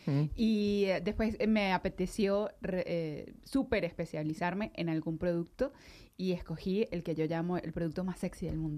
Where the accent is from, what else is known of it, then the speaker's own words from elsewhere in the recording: Venezuela; born there; yo nací en Venezuela